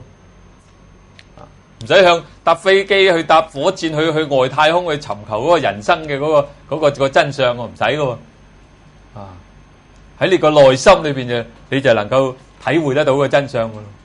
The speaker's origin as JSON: {"language": "Cantonese", "country": "China", "said": "其实我哋中国人都系咁执㗎啦。"}